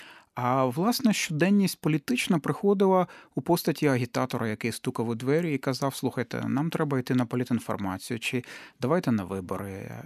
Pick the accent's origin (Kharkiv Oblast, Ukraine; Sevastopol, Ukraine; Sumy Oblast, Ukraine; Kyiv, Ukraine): Kyiv, Ukraine; Звичайно, одна з причин є те, що я сам киянин. І я люблю це місто.